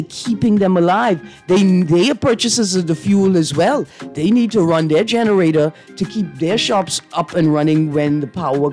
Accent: Bahamas; sometimes we forget that we are not American, and that we are Bahamian, and that's what small, micro, medium-sized enterprises look like in the Bahamas, right?

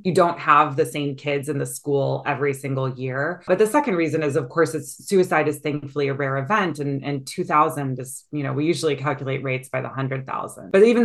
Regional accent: Houston, Texas, United States; I grew up in a huge city. I'm from Houston, Texas.

